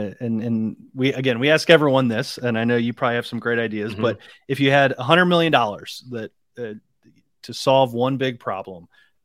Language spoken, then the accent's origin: English; Ohio, United States; And again, I'm from Ohio and grew up here